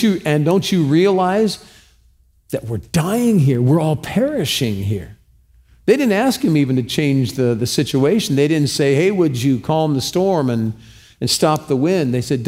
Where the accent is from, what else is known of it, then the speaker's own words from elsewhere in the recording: California, United States; I'm a pastor from California.